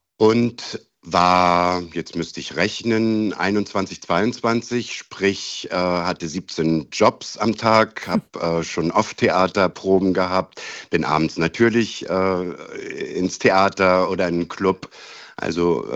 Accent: East Germany, Germany; ich bin eigentlich ein Ossi, Leute.

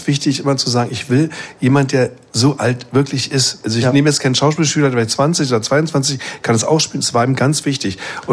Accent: Vienna, Austria; Naja, ich komme ja aus Wien, also schlechte Laune spielen ist für mich eigentlich nix.

